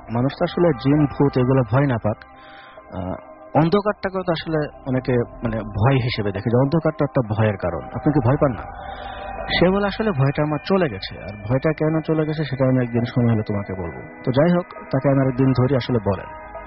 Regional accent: Melandaha, Mymensingh Division, Bangladesh; now in Dhaka, Bangladesh; আমার জেলা হচ্ছে জামালপুর জেলা, মেলান্দহ থানা।

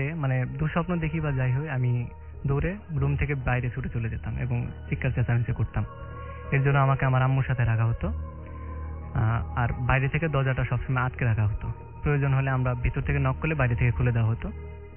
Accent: Badda, Dhaka Division, Bangladesh; আমি বাড্ডা থেকে এসেছি।

